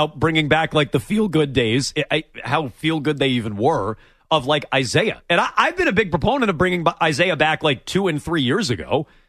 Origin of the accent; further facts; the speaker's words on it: Vermont, United States; I'm from Vermont. There's not even a Vermont coastline, obviously.